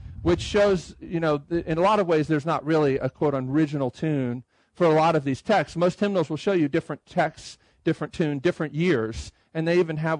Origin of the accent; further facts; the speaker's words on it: Baltimore, Maryland, United States; Though I'm from the Baltimore area, so I've known about folks from Sovereign Grace from years ago.